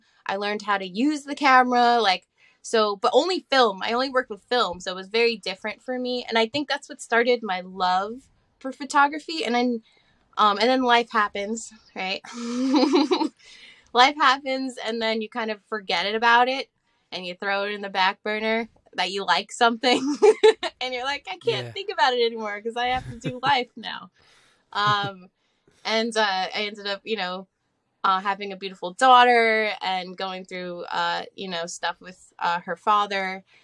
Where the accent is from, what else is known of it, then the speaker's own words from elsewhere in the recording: Staten Island, New York, United States; So I grew up in Staten Island. I was born in St. Vincent's Hospital here on the North Shore. And, you know, I kind of lived everywhere on Staten Island, but till I was 18, I lived in New Brighton